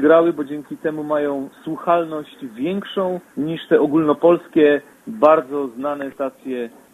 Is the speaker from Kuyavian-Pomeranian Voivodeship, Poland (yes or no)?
no; Silesian Voivodeship, Poland; accent: Silesian; I ja sam jako dziecko wychowujące się w śląskiej rodzinie i potem robiące błędy ortograficzne, które wynikały z mojej gwary, miałem problemy.